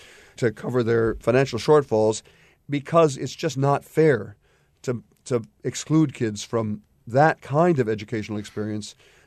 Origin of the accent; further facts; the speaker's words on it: Port Clinton, Ohio, United States; And so when I was growing up in Port Clinton in the 1950s, the good taxpayers of Port Clinton paid for my trombone